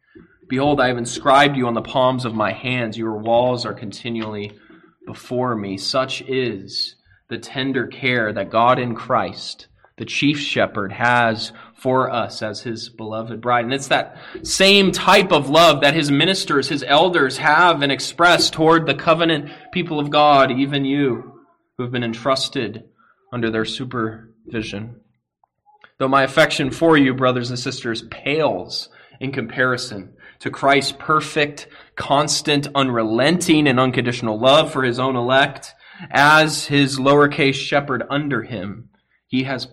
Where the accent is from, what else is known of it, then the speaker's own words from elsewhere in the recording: Phoenix, Arizona, United States; as Meg and I are headed back to Phoenix, my hometown, to spend some time with my parents and two brothers who we haven't seen since our wedding